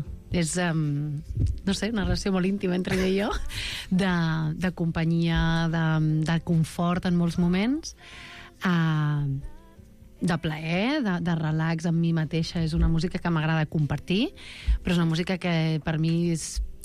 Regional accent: Sabadell, Catalonia, Spain; Jo anava al centre parroquial Sant Vicenç del meu barri, de la Creu Alta de Sabadell

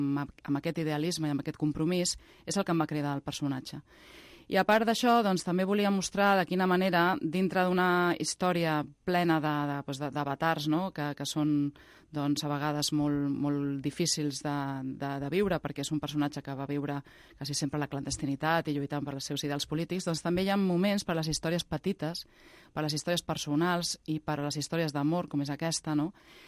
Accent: Barcelona, Catalonia, Spain; Sí, sí, soc del barri de Sants

